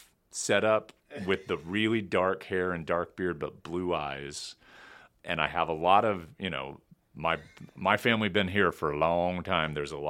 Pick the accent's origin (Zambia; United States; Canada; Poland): United States; I'm a mutt, girl. I'm American.